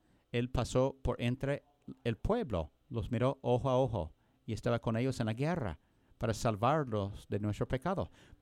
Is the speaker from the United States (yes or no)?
yes; Joplin, Missouri, United States; Yo me crecí en Joplin, Missouri.